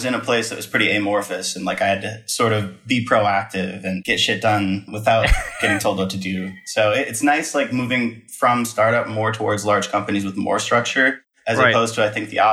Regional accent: Midwest, United States; now in Texas, United States; I grew up in the Midwest and they're not necessarily mountains, but there's no mountains in Texas you can snowboard on.

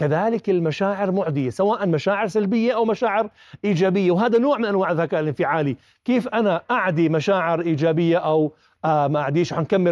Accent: Jordan; إحنا كأردنيين نمتاز فيه

